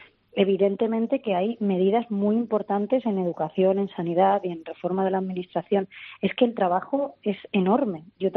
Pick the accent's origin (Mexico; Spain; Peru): Spain; Andalusia; also born or lived in Catalonia; como andaluza que también soy, aparte de catalana y, por supuesto, por tanto, española